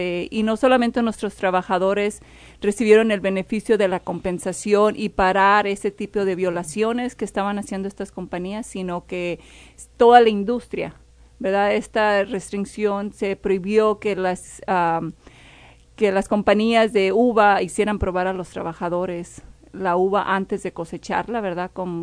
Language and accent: Spanish; Jalisco, Mexico; Aparte, mis padres son mexicanos, son orgullosamente de Jalisco. Yo también. Soy jalisciense.